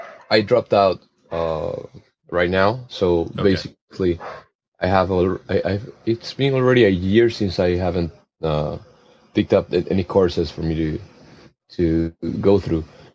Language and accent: English; Ecuador; We are from Ecuador. I am from Ecuador. Yeah. So in Ecuador, there's no industry.